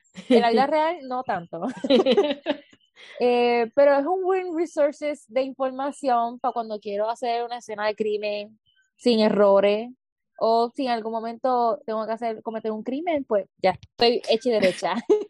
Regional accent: Levittown, Puerto Rico; also born or lived in Toa Baja; Pues soy de Toa Baja, Levittown. Sí, hay personas de otros países escuchando, pues de Puerto Rico. La hermosa Isla del Encanto, tengo 22 años.

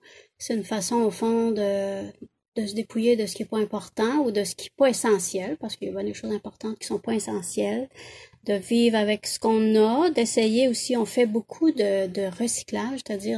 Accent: Papineauville, Quebec, Canada; dans mon village où j'ai grandi, à Papineauville, dans l'Outaouais

